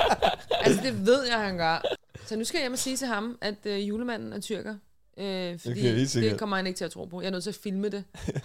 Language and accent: Danish; Capital Region of Denmark, Denmark; jeg kan ikke rende rundt med sådan her, når jeg er fra Vestegnen